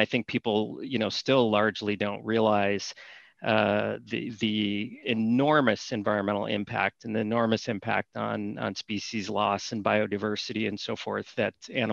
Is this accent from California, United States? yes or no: no; Chicago, Illinois, United States; I grew up in Chicago, so I was used to the prairies, and, you know, drive outside Chicago and it is flat